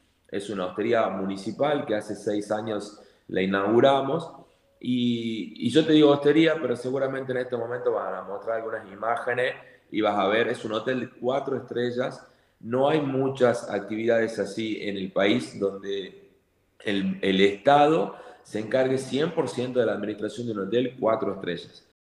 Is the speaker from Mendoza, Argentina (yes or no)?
no; Tafí Viejo, Tucumán, Argentina; soy de Tafí Viejo, del interior, una ciudad que está a 10 kilómetros de San Miguel de Tucumán, provincia de Tucumán.